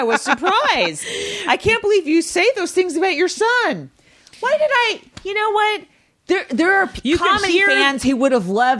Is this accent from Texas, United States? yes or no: no; Walnut Creek, California, United States; Walnut Creek slam, as I always do. And but then it got an ooh. And then I was like, oh, fuck. I pissed off my hometown.